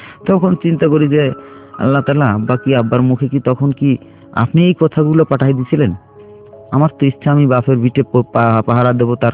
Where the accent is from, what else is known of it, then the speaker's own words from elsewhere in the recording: Bagerhat, Khulna Division, Bangladesh; আমার গ্রামে বাগেরহাটে 66 শতকে 3 বিঘে জমি, তার মানে খুলনার 6 বিঘা জমি রাখা আছে।